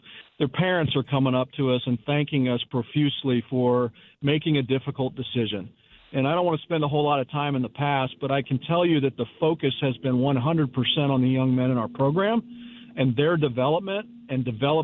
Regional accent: Manhattan, Kansas, United States; growing up in Manhattan, in the time period that I did, there were two iconic figures. Because we grew up Wildcats, we didn't recognize the iconic figures in Lawrence.

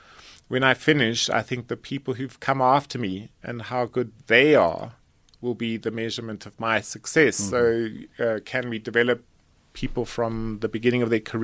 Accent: Johannesburg, Gauteng, South Africa; born there; I was born here in Johannesburg. I went to government education, protected beneficial education at that time.

